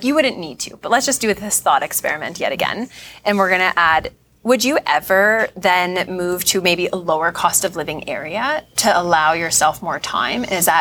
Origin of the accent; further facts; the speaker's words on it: Canada; Well, I'm Canadian. So if the U.S. goes to shit and Canada's still okay, I'll just hop up there.